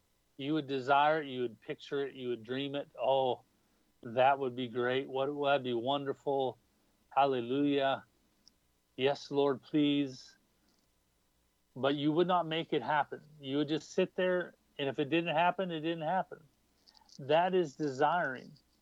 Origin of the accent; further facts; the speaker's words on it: Canada; now in United States; I've been blessed being a Canadian and an American, a Canadian living in America